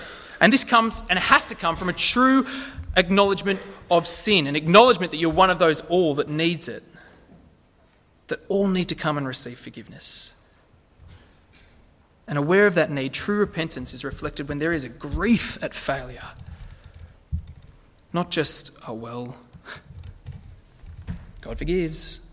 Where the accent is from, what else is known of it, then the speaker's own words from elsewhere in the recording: Lithgow, New South Wales, Australia; I'm from Lithgow, and even my mates couldn't deal with this guy.